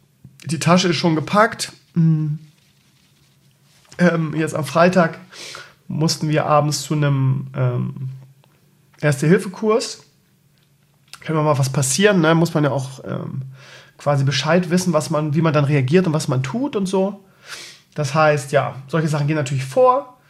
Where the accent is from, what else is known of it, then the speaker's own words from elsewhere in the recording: Bremen, Germany; Ich komme aus Tankstedt, Schleswig-Holstein. Nein, eigentlich bin ich Bremer, der in Schießel zu Hause ist.